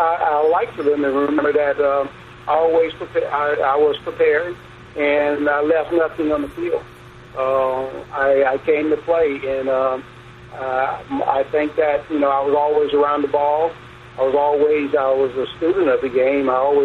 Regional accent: Florida, United States; I used to freeze my butt off because I'm from Florida. I grew up in Florida.

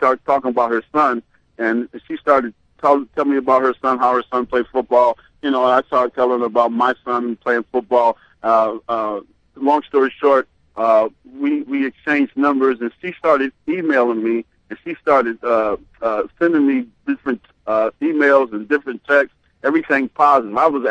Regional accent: Penn Yan, New York, United States; I stayed away from Penn Yan, my hometown, for 18 years.

